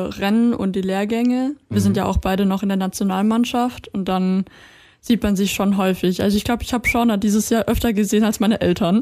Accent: Bavaria, Germany; now in Chemnitz, Germany; also ich komme ursprünglich aus Bayern, wohne jetzt in Chemnitz mit meinem Freund zusammen und studiere auch bei der TU Chemnitz.

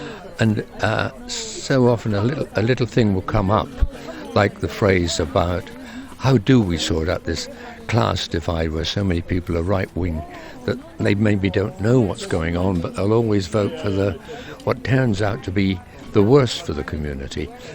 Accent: London, United Kingdom; I'm from London

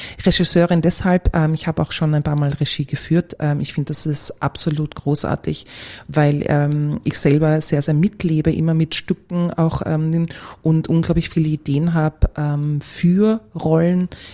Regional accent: Vienna, Austria; Ich bin eine typische Wienerin

